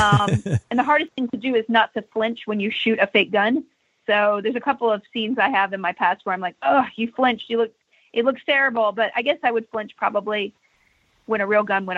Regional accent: Texas, United States; And yes, I carried guns before, but you know, I'm from Texas.

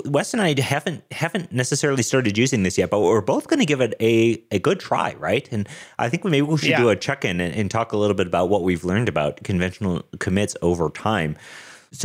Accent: Denver, Colorado, United States; I am a developer from Denver, Colorado

